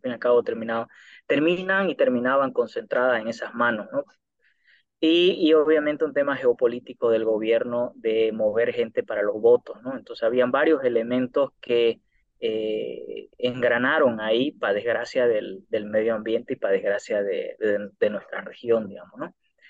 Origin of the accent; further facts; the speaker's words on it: Roboré, Santa Cruz, Bolivia; soy oriundo de Roboré, igual de comunidad. Cuando era chico vivíamos en, trabajábamos la tierra en comunidad con mi padre. Actualmente igual pertenezco a una comunidad.